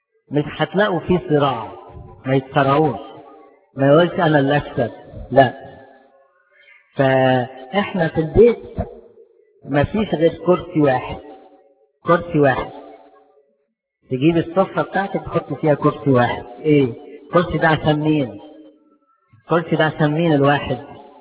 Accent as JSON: {"language": "Arabic", "region": "Upper Egypt", "country": "Egypt", "said": "انا صعيدي من فين؟ من صعيد الجواني"}